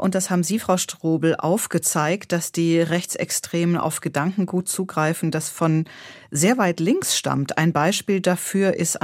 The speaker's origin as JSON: {"language": "German", "region": "East Germany", "country": "Germany", "said": "Das Muster, was bei uns im Osten Deutschlands gängig ist, ist, dass die da oben, wir hier unten."}